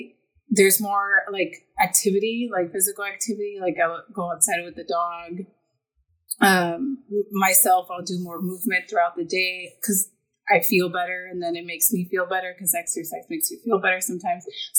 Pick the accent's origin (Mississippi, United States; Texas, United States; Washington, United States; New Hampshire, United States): Texas, United States; Like, I was raised in Texas. Like, I've always been around the sun.